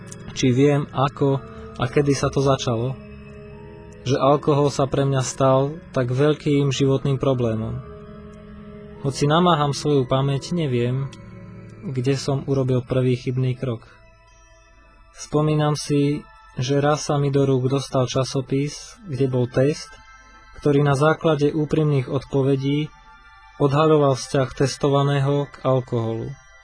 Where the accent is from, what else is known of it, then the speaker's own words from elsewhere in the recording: Bratislava, Bratislava Region, Slovakia; a som z Bratislavy.